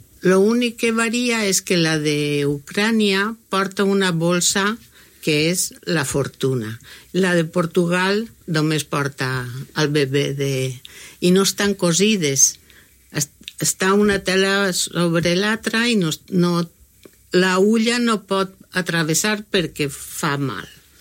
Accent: Calp, Valencian Community, Spain; now in Benissa, Spain; encara que sóc de Calp, ara visc a Benissa, m'ha fet benissera

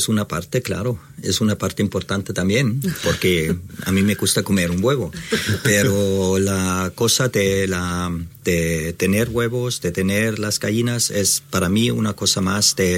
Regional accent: Germany; Spanish is a second language; now in Spain; yo soy alemán, y de Alemania teníamos una granja, y siempre he trabajado con animales. Y después, cuando he venido a España, primero vivía en piso

